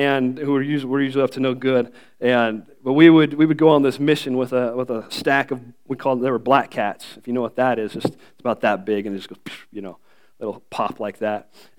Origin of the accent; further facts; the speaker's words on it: Washington, United States; I came from Western Washington, and we lived right next to a reservation.